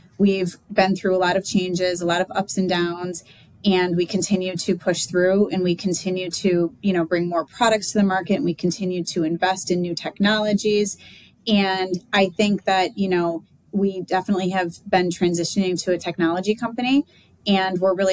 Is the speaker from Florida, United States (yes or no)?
no; Rochester, New York, United States; growing up in Rochester, New York, there's a lot of extended, families that have worked at Xerox.